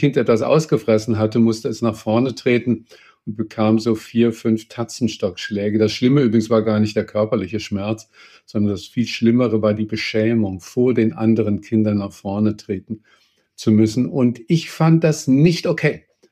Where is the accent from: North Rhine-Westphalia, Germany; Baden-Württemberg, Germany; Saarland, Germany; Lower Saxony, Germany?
Baden-Württemberg, Germany; bin ich in Baden-Württemberg zur Schule gegangen